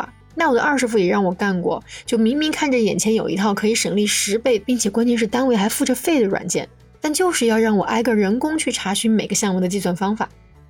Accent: Sichuan, China; accent: Sichuanese; 就喊他们也是用我们四川话说的，就是娘娘们，

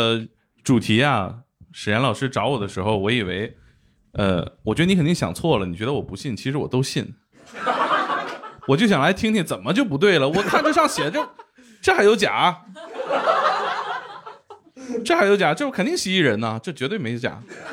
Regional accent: Baoding, Hebei, China; 在我们保定那边。

